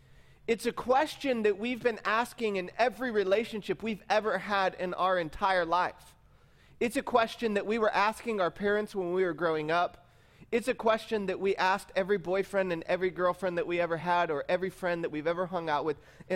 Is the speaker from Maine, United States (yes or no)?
no; Michigan, United States; I was moving from Michigan down to from the town of Michigan where I was, across town